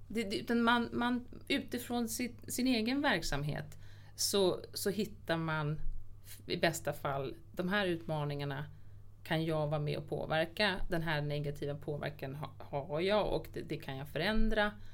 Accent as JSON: {"language": "Swedish", "town": "Lidingö", "region": "Stockholm County", "country": "Sweden", "tie": "born or raised there", "said": "när jag var liten, alltså uppvuxen på Lidingö. Med föräldrar som har jobbat inom sjukvården och AGA."}